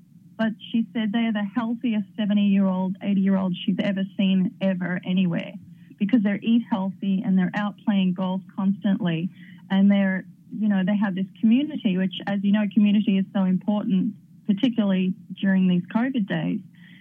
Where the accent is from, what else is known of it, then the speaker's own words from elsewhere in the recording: Melbourne, Victoria, Australia; she was from Melbourne, Australia, which, as you know, is my hometown.